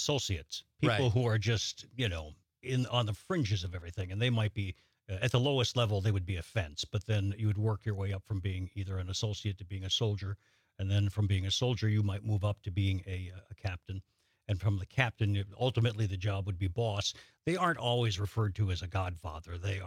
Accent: Minneapolis, Minnesota, United States; I grew up in the Minneapolis area

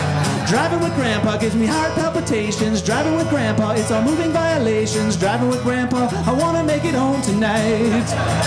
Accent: Illinois, United States; I grew up in the Midwest. I grew up in Illinois. I was 10 years old.

